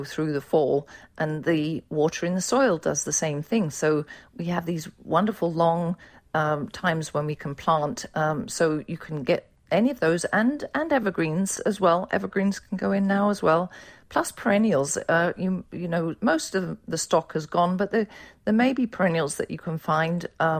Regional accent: England, United Kingdom; I'm English.

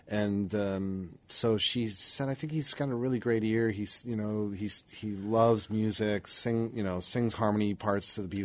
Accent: Buffalo, New York, United States; also born or lived in Cleveland; growing up in Buffalo and then again in Cleveland, when I moved to Cleveland to go to the Cleveland Institute of Music to study.

